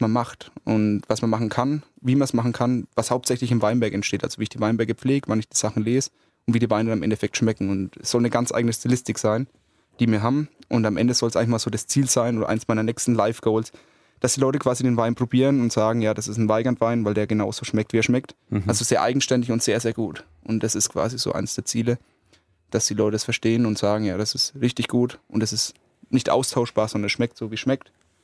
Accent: Bavaria, Germany; Also als Franke bin ich natürlich ein absoluter Silvaner. Liebhaber.

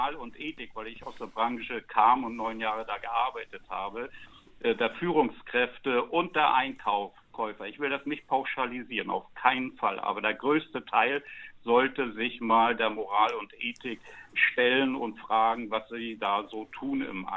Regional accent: Schwerin, Mecklenburg-Vorpommern, Germany; born there; Ja, ich bin gebürtiger Schweriner, komme also aus einem Agrarbundesland, Mecklenburg-Vorpommern

